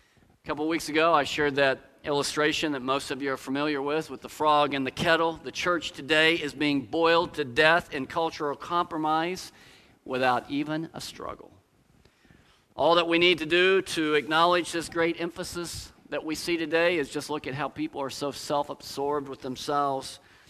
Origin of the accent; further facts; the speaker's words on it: Tulsa, Oklahoma, United States; You know, I grew up in Tulsa, Oklahoma.